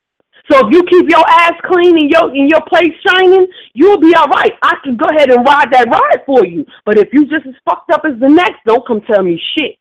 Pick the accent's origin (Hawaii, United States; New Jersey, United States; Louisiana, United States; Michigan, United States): New Jersey, United States; Newark; That's why they say if you was born and raised in Newark, you can survive anywhere. We just a certain breed of people that was built for anything